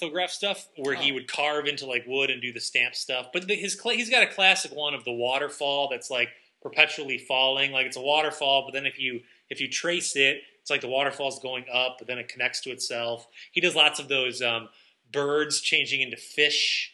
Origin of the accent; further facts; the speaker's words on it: Cleveland, Ohio, United States; I think because from growing up in Cleveland and being so close to Cleveland, I'd always kind of be like, oh, I wish I was, you know, up in Cleveland.